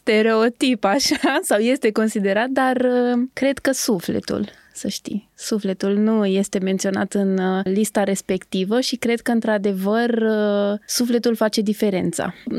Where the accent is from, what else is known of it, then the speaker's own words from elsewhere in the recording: Romania; Cred că vine din ADN-ul nostru ca români, avem această stare conflictuală și ne place să avem noi dreptate.